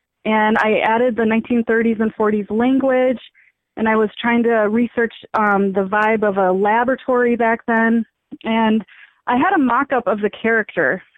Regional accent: Minnesota, United States; now in St. Paul, United States; I'm an author from the Twin Cities, I live in St. Paul with my family, and I grew up around here, but originally I'm from rural southwest Minnesota in the farm country.

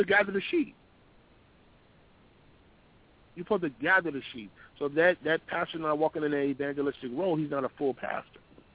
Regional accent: New Orleans, Louisiana, United States; I grew up in New Orleans, and this was the style that we grew our hair in the form of dreadlocks.

